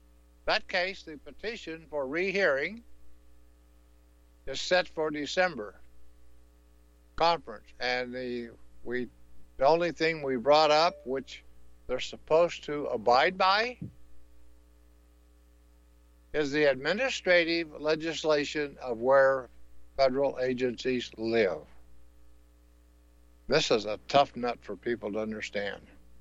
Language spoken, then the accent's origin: English; Kansas, United States; born there; In America, I was born in Kansas.